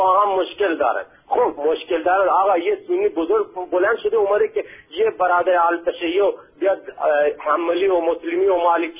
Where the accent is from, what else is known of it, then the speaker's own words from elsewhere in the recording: Sistan and Baluchestan, Iran; من خودم بچه بلوچم اینجا در واقع دارم کار میکنم